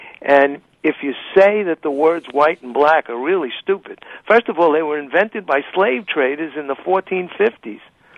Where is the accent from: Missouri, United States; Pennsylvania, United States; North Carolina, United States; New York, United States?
New York, United States; Brooklyn; Well, if I can, I'm 63, mm-hmm. and growing up in Brooklyn with my last name, I was always a spick.